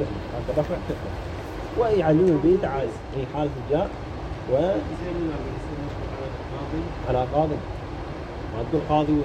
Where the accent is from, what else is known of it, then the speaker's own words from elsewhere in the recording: Iraq; عندنا في العراق